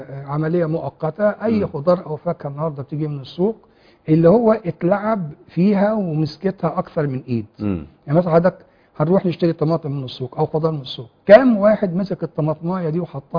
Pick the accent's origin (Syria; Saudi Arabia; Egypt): Egypt